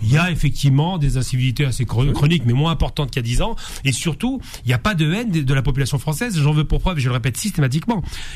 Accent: France; On est Français, on est citoyens, ça arrête là.

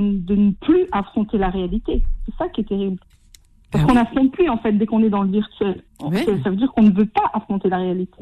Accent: Algeria; now in France; quand j'étais petite, quand j'étais en Algérie, on était vraiment les uns avec les autres.

